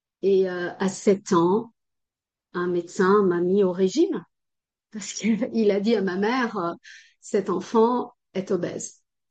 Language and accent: French; Brazil; French is a second language; je suis brésilienne et je parle français parce que j'ai suivi toute ma scolarité à l'école française, j'ai de la famille en France